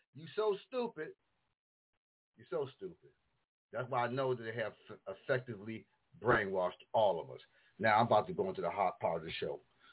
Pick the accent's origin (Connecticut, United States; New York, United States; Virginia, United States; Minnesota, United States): New York, United States; Buffalo; I'm not from here. I'm an observer. I come from the New York, Buffalo. We don't play in Buffalo.